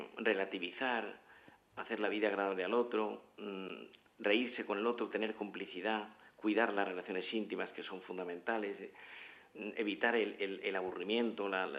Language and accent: Spanish; Andalusia, Spain; moved away; soy andaluz, aunque llevo media vida, 3/4 de vida en España